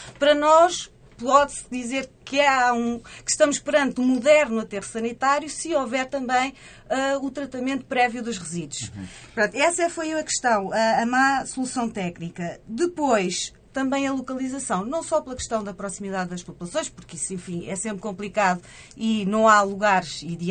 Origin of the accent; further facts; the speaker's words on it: Vilar, Portugal; da freguesia de Vilar, que é de onde eu venho e onde, enfim, está sediado a nossa associação